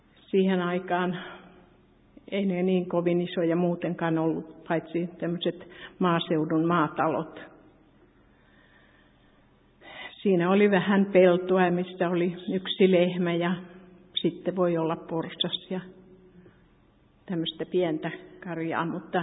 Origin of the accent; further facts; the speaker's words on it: Padasjoki, Päijät-Häme, Finland; Olen syntynyt Padasjoella. Meillä oli suuri perhe, 8 lasta, josta minä olen nuorin. Isä oli kirvesmies